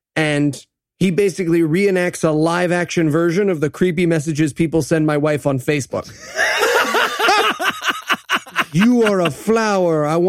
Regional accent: Nigeria; English is a second language; I'm Nigerian. I don't know if you guys know.

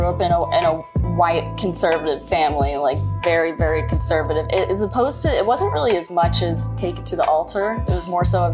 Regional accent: Tennessee, United States; I'm from a little bit south of Nashville.

